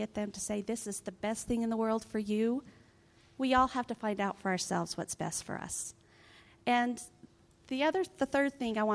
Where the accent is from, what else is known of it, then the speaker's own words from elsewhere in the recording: Hilldale, Utah, United States; I was born and raised in Hilldale, Utah.